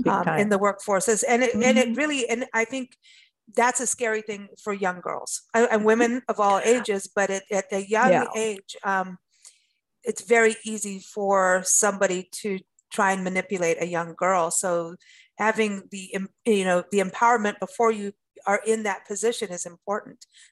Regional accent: South Africa; also born or lived in Kenya; You know, I grew up in South Africa and Kenya, and at my age group, women were, you're supposed to be having babies

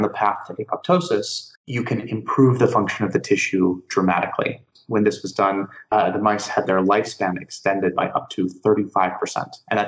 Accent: United States; now in Germany; Yeah, so I'm obviously American. I live in Germany, though

